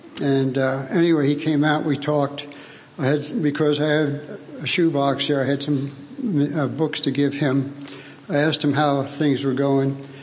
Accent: Washington, United States; I'm from Northeast Washington, just visiting friends.

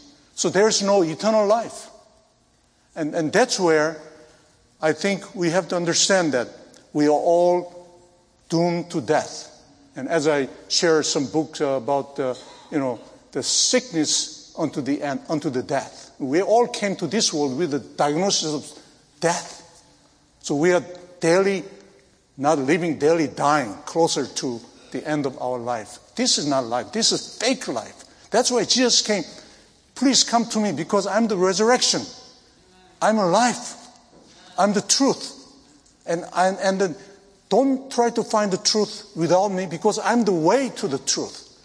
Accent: South Korea; English is a second language; Because one person, I'm from Korea.

